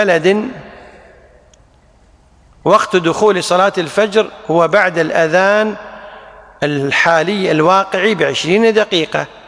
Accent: Kuwait; يعني مثلا عندنا بالكويت توقيت موضوع من أول سنة 86

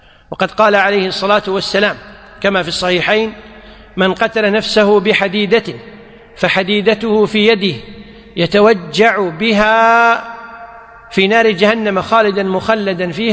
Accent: Kuwait; والحمد لله عندنا في الكويت حفظها الله ورعاها الأمور متيسرة

